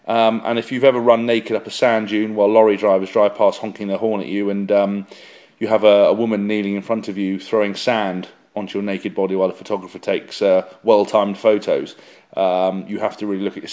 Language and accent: English; England, United Kingdom; I just said that I'm English and that I didn't speak French